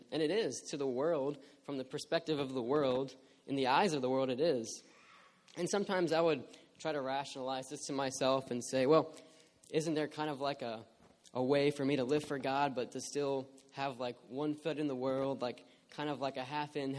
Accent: Martinsburg, West Virginia, United States; Originally, however, I'm from Martinsburg, West Virginia, which if, for those of you who don't know, and that's probably pretty much all of you, it's like an average-sized city about an hour west of Washington, D.C.

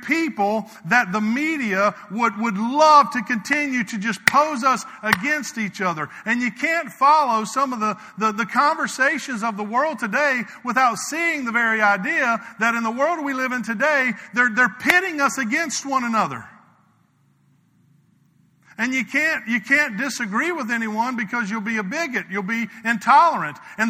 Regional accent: South Carolina, United States; now in Orlando, United States; I know where I grew up. I know where I came from. I grew up in South Carolina.

